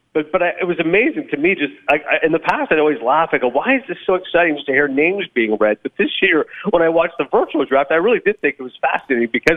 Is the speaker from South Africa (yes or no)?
no; Toronto, Ontario, Canada; My home country of Canada, Toronto